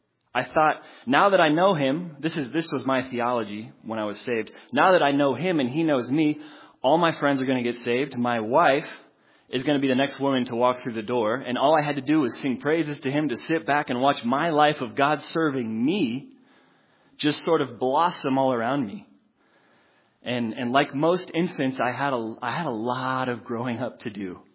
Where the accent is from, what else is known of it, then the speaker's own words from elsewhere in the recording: Boulder, Colorado, United States; And imagine growing up in Boulder, Colorado, and knowing nothing of the Bible or Jesus Christ